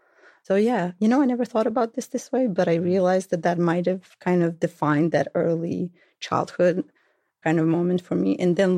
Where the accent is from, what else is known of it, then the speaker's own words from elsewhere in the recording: Belgrade, Serbia; There was, you know, Belgrade was very cosmopolitan at that time.